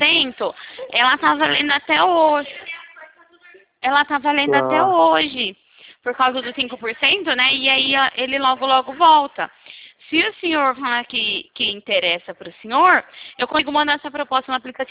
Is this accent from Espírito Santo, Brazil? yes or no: no; Araras, São Paulo, Brazil; Eu também sou daqui de Araras.